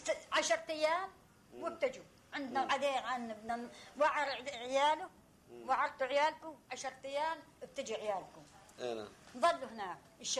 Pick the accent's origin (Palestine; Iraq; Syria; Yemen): Palestine; moved away; اجينا احنا من فلسطين اجينا على الطيبة